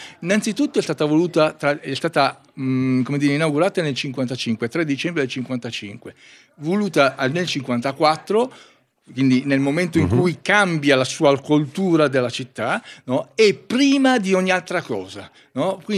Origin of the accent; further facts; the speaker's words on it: Metanopoli, Lombardy, Italy; born there; Sì, io sono nato a Metanopoli, io sono del 58